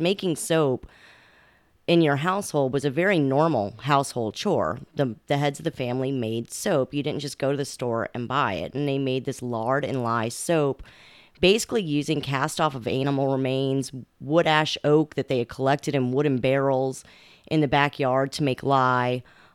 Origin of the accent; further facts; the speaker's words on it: New Orleans, Louisiana, United States; I'm a 13th generation New Orleanian. I was born and raised in the Carrollton Riverbend neighborhood. I've spent my life in New Orleans.